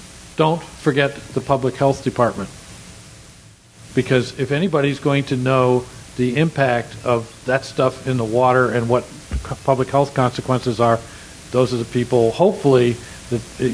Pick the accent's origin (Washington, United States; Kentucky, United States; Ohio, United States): Ohio, United States; Cleveland; that's actually where I grew up in Cleveland.